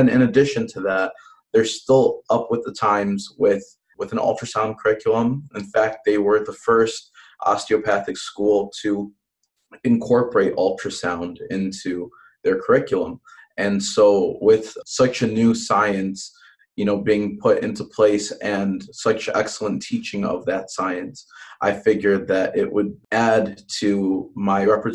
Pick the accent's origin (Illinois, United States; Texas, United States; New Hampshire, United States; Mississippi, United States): Illinois, United States; Chicago; I'm from Chicago, so I've lived there my whole life.